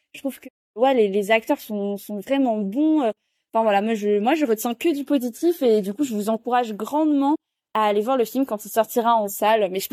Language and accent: French; Montélimar, Auvergne-Rhône-Alpes, France; Parce que je viens de Montélimar, donc j'ai un peu de la campagne, moi aussi.